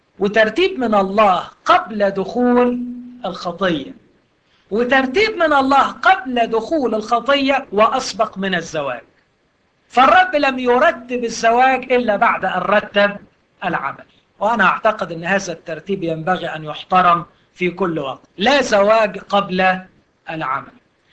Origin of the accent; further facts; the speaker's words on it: Egypt; دي مهمة لينا شوية كمصريين.